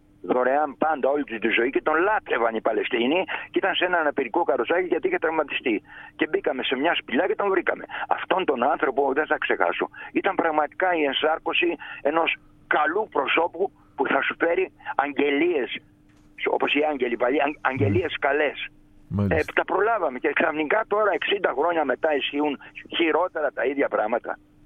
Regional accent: Florina, Western Macedonia, Greece; όταν μου έγινε πρόταση από την πατρίδα μου τη Φλόρινα να μπω στην πολιτική.

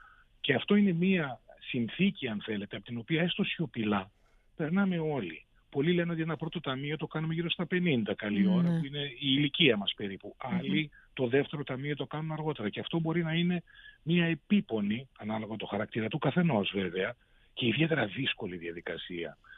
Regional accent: Greece; εμείς ως Έλληνες που ζούμε τόσο δύσκολες στιγμές

